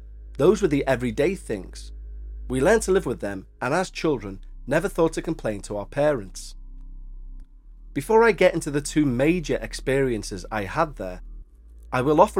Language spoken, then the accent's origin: English; Philippines; I come from the Philippines, where religious faith and belief in the ghosts, cryptids, and witches go hand in hand.